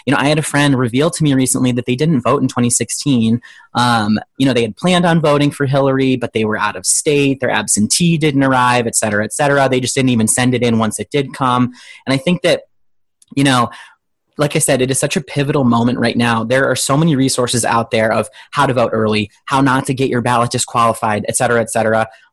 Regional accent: Ohio, United States; because I'm obviously from Ohio.

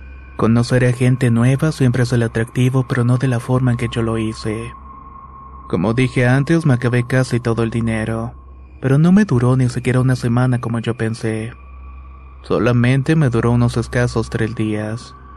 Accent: Veracruz, Mexico; Soy de Veracruz, así que el trayecto es largo y muy probablemente iba a tener que ir haciendo autostop por varias ciudades.

